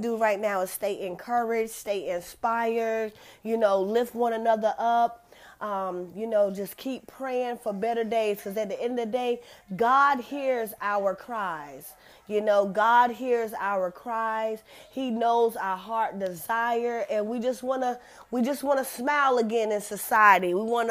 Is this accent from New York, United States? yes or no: yes; New York City, New York, United States; We've had a great loss up here in New York City, and everyone, even New York City, my city, my hometown, surrounding areas